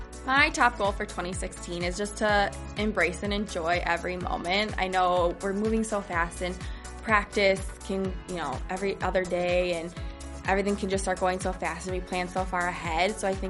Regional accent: Rochester, Minnesota, United States; I am a second year MVC and I'm from Rochester, Minnesota.

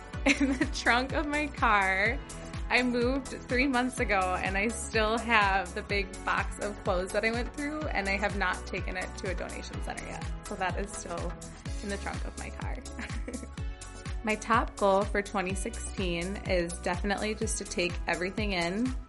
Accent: Savage, Minnesota, United States; I'm from Savage, Minnesota, and this is my rookie season with the Vikings.

